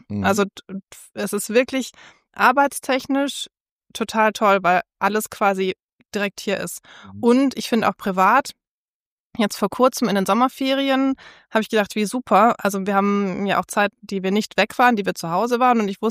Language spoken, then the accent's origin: German; Herrenberg, Baden-Württemberg, Germany; weil ich finde, es gibt nirgends so gute Brezeln wie bei uns in Herrenberg.